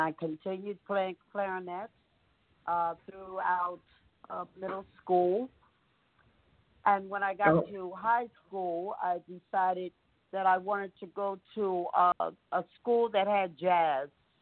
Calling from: Bear, Delaware, United States; I'm calling from Bear, Delaware.

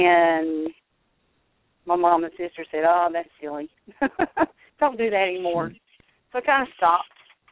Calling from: Thomasville, North Carolina, United States; I'm calling from Thomasville, North Carolina, and I'm from here.

